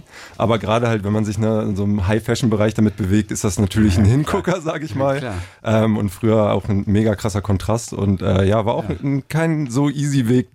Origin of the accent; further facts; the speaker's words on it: Germany; sorry, ich bin Deutscher